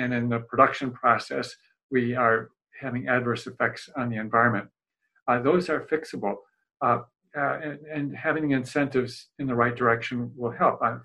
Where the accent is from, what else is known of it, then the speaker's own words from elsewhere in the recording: Midwest, United States; But, I hate to say it, I'm from the Midwest too